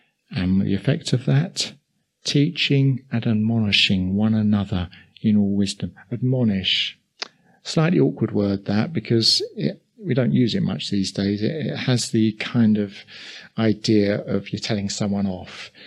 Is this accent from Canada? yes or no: no; East of England, United Kingdom; accent: Essex; Hopefully he won't get my Essex accent.